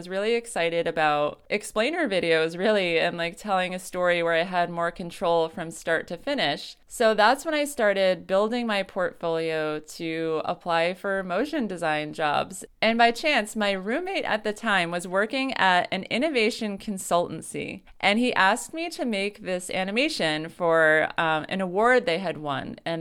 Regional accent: Connecticut, United States; My background is that I grew up in Connecticut in a small little town, and my mom is a painter.

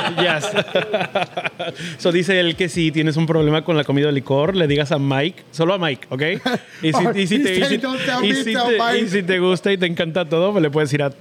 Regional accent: Michoacán, Mexico; estamos viendo si podemos traer un mezcal de donde yo soy, de Michoacán

